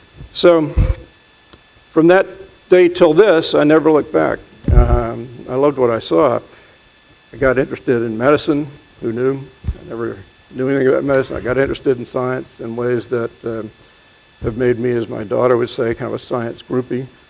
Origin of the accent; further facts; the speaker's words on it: Boston, Massachusetts, United States; So I'm from Boston, and every day I see dozens of license plates from New Hampshire